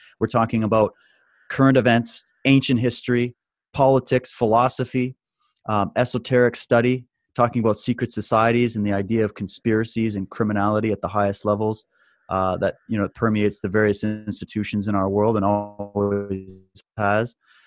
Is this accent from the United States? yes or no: no; Canada; I live in Canada. I'm Canadian.